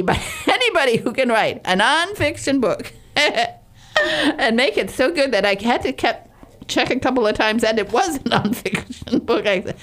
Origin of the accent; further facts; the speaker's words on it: Michigan, United States; moved away as an adult; also born or lived in England; When I moved to England, and I did, when I was 21 years old, I moved to England from Michigan.